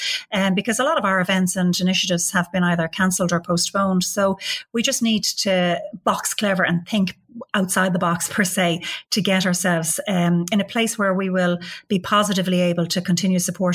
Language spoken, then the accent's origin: English; Limerick, Munster, Ireland; I am originally from Limerick. I grew up in a place, the Dublin side of Limerick, in Castletroy near the University of Limerick. And I'm one of six girls.